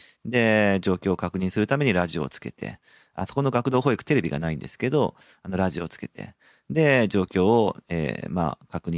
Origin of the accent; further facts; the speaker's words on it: Hokkaido, Japan; born there; moved away as an adult; now in Nagoya, Japan; 僕自身は、もともと北海道生まれ、なんですが、2010年ですね、2010年の4月に、まあ、大学院、名古屋での大学院っていうのに行こうかなと思ってこっちに来たんですよ